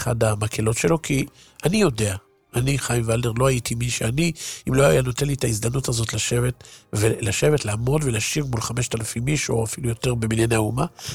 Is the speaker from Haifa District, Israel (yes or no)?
yes; Haifa, Haifa District, Israel; אני חיפאי כמוהם